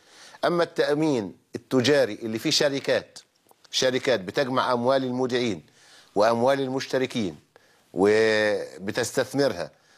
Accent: Egypt; احنا عندنا في مصر

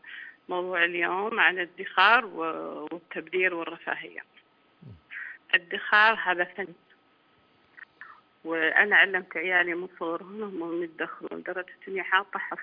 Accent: Saudi Arabia

